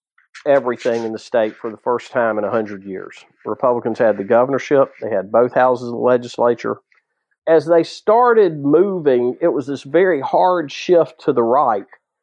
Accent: the South, United States; So I grew up around politics in the rural South.

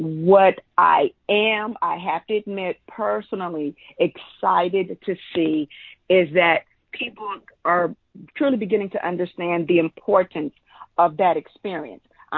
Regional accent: Tallahassee, Florida, United States; but I knew growing up in Tallahassee and going to Florida A&M, it was called the Developmental and Research High School, started there, then went to Florida A&M for college

